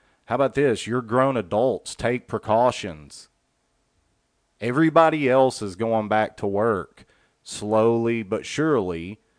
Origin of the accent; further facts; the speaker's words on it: Chattanooga, Tennessee, United States; I've heard people here in my hometown, Chattanooga, getting $875 a week to not go to work.